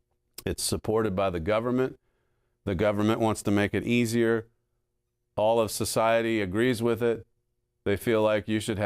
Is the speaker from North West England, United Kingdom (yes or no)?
yes; Liverpool, North West England, United Kingdom; Yeah, I'm from Liverpool, right?